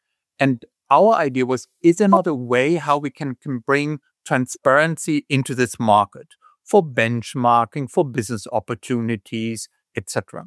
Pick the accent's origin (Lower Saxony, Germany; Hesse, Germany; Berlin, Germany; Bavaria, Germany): Lower Saxony, Germany; Hanover; English is a second language; now in Hamburg, Germany; And it happened to be that we live in Hamburg all together, although I grew up in Hanover, but no one stays in Hanover.